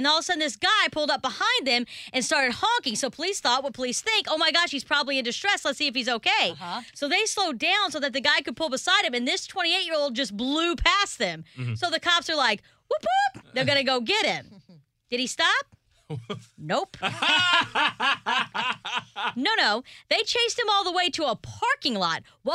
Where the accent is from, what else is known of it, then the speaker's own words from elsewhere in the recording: Indiana, United States; Let's go back to my home state of Indiana right fast.